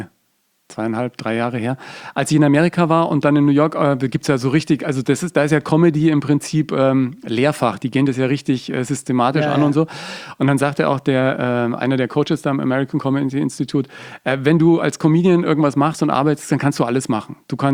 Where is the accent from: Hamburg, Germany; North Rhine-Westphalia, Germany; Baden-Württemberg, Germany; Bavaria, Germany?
Bavaria, Germany; accent: Franconian; Die hat mir meinen ganzen fränkischen Dialekt rausgeknechtet